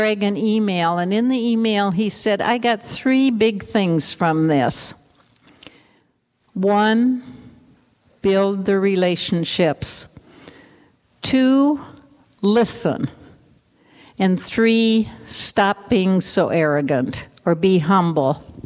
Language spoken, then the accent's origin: English; Iowa, United States; moved away as an adult; An invitation from a cousin I grew up with in Iowa and her husband to come and live with them.